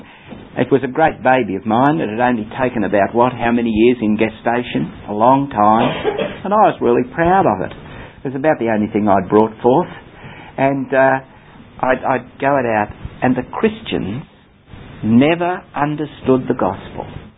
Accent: England, United Kingdom; One of our biggest problems at the present moment, in my opinion, is that we're English

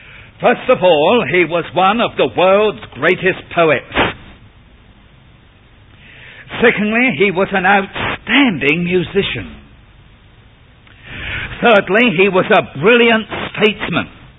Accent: United Kingdom; I'm not an Australian, but I do belong to Britain

